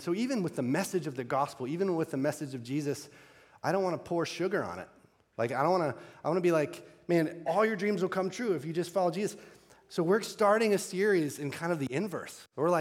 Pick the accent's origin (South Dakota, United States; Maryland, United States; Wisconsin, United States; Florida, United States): Florida, United States; Tallahassee; also born or lived in Michigan; I grew up in Tallahassee, Florida, so Michigan as a university was like an afterthought for me.